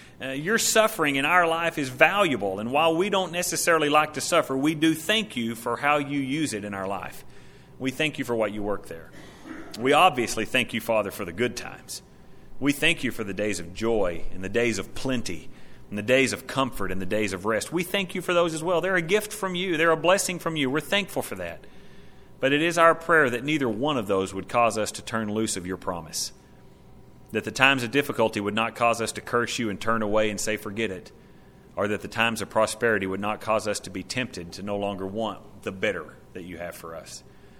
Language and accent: English; Texas, United States; now in Colorado, United States; I'm a Texan living in Colorado, right? This is not where I belong.